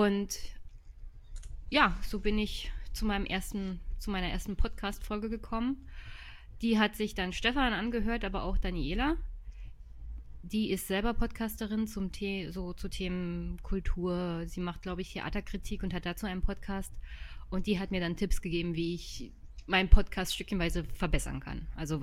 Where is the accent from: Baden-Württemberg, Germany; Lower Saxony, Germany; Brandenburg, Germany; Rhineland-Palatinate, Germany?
Brandenburg, Germany; Jüterbog; Jüterbog besucht, das ist meine Heimatstadt.